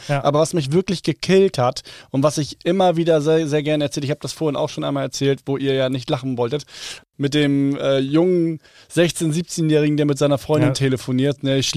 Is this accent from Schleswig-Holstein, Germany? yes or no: yes; Lübeck, Schleswig-Holstein, Germany; in meiner Heimatstadt in Lübeck